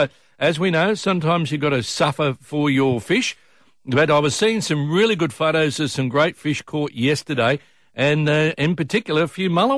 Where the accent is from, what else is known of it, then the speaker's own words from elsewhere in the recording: Australia; as an Australian